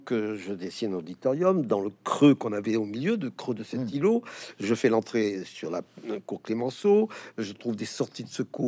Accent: Occitanie, France; now in -; D'abord, je suis du Gers.

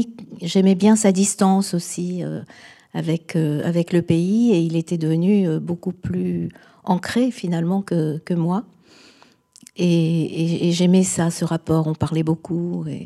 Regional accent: France; Est-ce que je suis étrangère, moi qui suis née dans ce pays, qui ai grandi dans ce pays? Bon, évidemment, je suis française, mais j'ai l'impression d'être aussi... Il y a une part de moi qui est vraiment ancrée en Tunisie, puisque mes parents sont là aussi depuis des siècles

